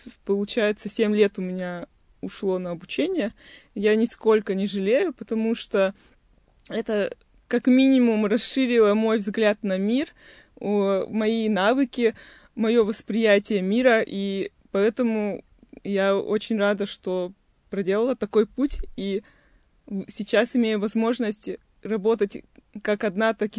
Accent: Perm, Perm Krai, Russia; Да, детство прошло в Перми, в очень отдаленном от центра города районе.

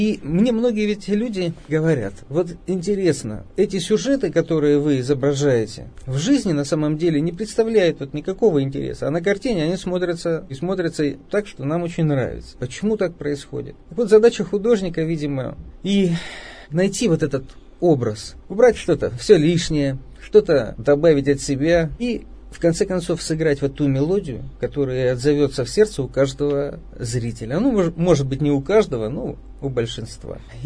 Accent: Yekaterinburg, Sverdlovsk Oblast, Russia; Еще раньше там родилась и моя мама, и мой город родной Свердловск, ныне Екатеринбург. Я его очень люблю

